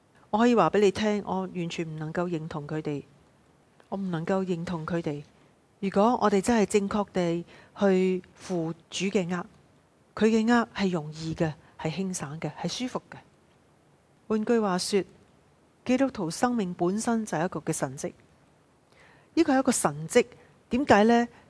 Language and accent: Chinese; Malaysia; 当我是被邀请在今次的营会里面去讲道的时候，当时我是在我的家乡马来西亚去过农历新年。